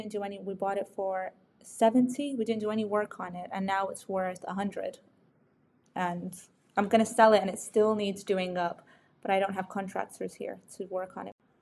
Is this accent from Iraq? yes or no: yes; Iraq; I am Middle Eastern originally. And I'm from Iraq, huge major exporter of oil and natural gas.